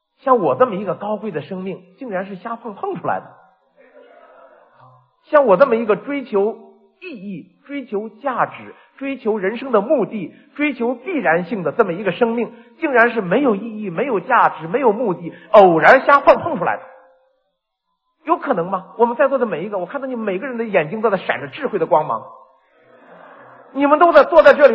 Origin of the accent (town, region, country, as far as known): China